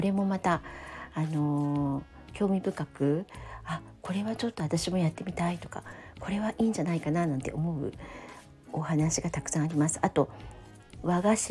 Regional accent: Tokyo, Japan; 東横線沿線全然渋谷寄りで生まれ育ったので

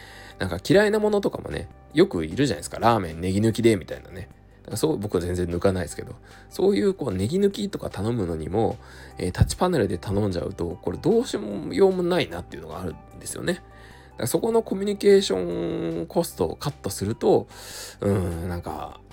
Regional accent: Kurume, Fukuoka, Japan; うちの地元はね、福岡県の久留米市ですけど、

